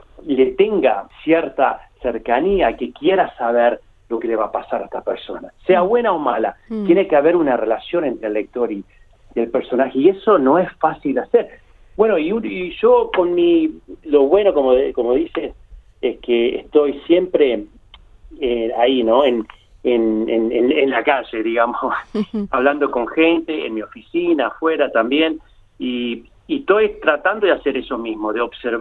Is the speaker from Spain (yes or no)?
no; Uruguay; also born or lived in several countries; yo me siento uruguayo, sí, pero cuando escribo trato de ser más universal, cosmopolitano, digamos, porque soy así, digamos, he viajado mucho, he vivido en diferentes países